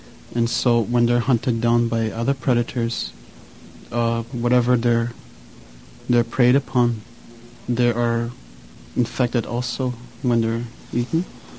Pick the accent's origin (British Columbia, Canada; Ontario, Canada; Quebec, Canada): Ontario, Canada; Grassy Narrows; I'm from Grassy Narrows, Ontario. My clan is the Thunderbird